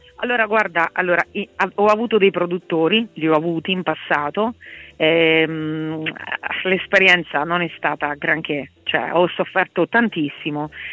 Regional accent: Manoppello, Abruzzo, Italy; girato nelle miniere di Manoppello, Letto Manoppello, insomma dalle mie parti, quindi lì vedrete le nostre miniere

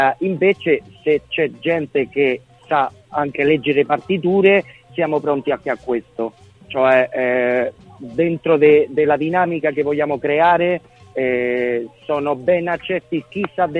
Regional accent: Spain; Italian is a second language; io sono spagnolo e da noi se fea, cioè se dice la fe

